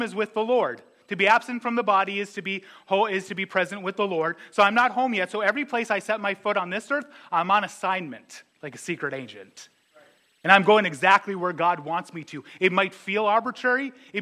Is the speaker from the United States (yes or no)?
yes; North Dakota, United States; I grew up in North Dakota, and there was something I noticed amongst my peers. Everybody hated living in North Dakota.